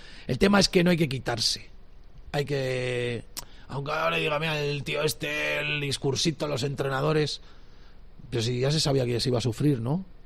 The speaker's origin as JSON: {"language": "Spanish", "town": "San Sebastián", "region": "Basque Country", "country": "Spain", "said": "Bueno, vengo de Burgos, soy de Donosti."}